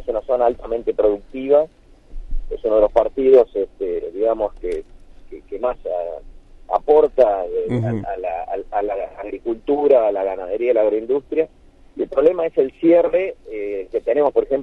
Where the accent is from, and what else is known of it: Argentina